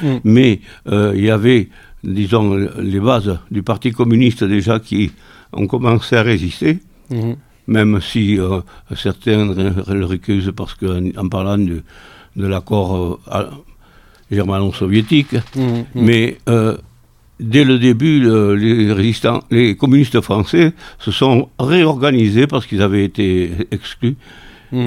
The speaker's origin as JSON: {"language": "French", "town": "Saint-Paul-lès-Dax", "region": "Nouvelle-Aquitaine", "country": "France", "tie": "born there", "said": "Alors moi, je suis né à Saint-Paul-et-Dax aussi, il y a 88 ans maintenant."}